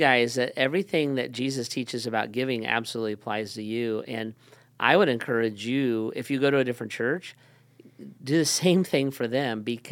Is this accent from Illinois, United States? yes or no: no; Akron, Ohio, United States; I also say we're from Akron, so we don't have a sugar daddy. we're not in Houston where there's an oil baron.